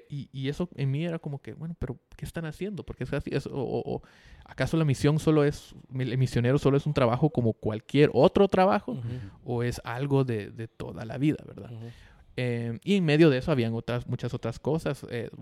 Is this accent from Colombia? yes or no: no; Guatemala; yo crecí en Guate y no fui misionero nada así.